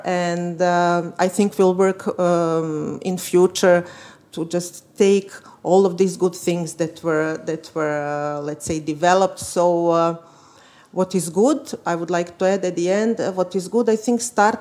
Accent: Serbia; I'm coming from Serbia, from the Innovation Fund.

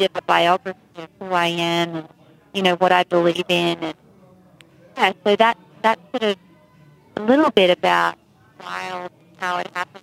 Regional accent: Tasmania, Australia; Well, I grew up in Tasmania

